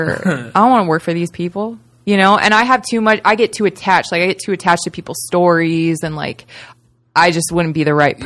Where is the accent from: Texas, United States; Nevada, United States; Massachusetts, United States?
Nevada, United States; Las Vegas; It was weird because I grew up in Vegas too, so it was like they tried to like shelter us, but like we live in the city of sin.